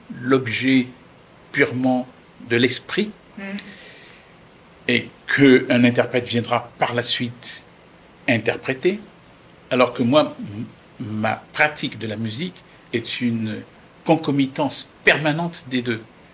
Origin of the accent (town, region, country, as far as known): Benin; born or raised there; also born or lived in France